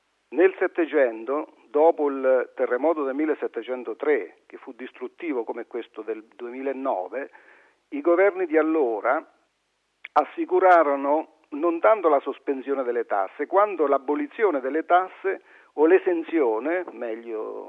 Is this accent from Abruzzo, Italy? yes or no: yes; Villa Sant'Angelo, Abruzzo, Italy; Al mio paese, Villa Sant'Angelo, sono state costruite 94 case di legno